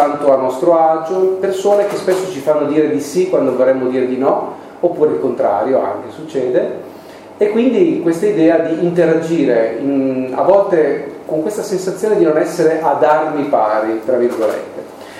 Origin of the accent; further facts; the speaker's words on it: Aosta, Aosta Valley, Italy; born there; sono nato ad Aosta 48 anni fa